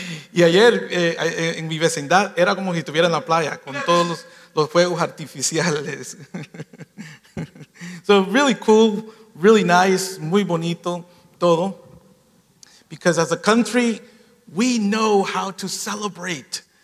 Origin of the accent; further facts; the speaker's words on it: New York, United States; See, I'm from New York, so I like the sour, the hot mustard, like Coney Island hot dog, you know?